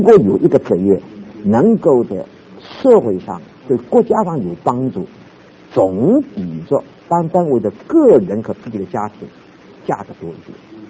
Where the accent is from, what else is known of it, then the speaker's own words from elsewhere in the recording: China; 所以我是中国人，我们住在中国人啊